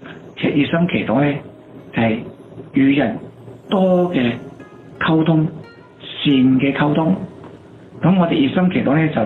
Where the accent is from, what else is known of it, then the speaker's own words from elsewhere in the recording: China; 咁我哋中國人成日有一句話噶啦